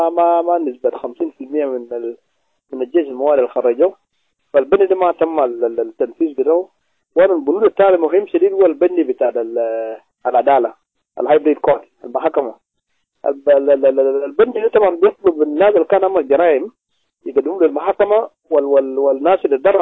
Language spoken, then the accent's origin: Arabic; South Sudan; ده رأيي انا كمواطن جنوبي